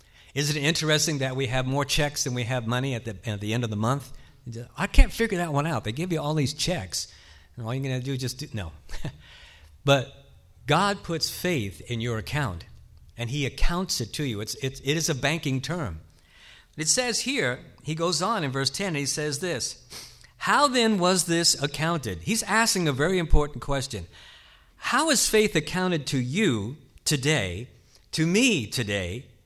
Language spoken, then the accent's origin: English; New York City, New York, United States; born there; I was born in New York City, and my cousins lived in New Jersey, which is across the George Washington Bridge.